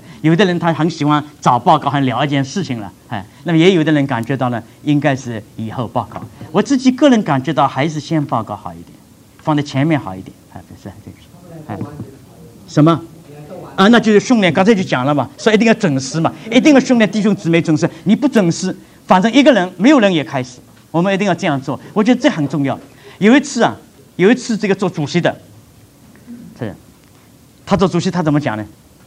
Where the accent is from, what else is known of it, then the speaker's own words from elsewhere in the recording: China; 因为我觉得我是中国人的，我们中国时间就这样吗？